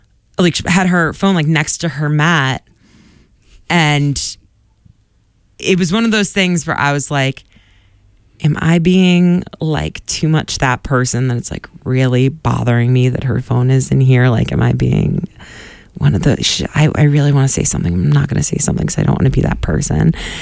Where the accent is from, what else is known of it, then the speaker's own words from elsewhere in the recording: Boston, Massachusetts, United States; obviously I was from Boston.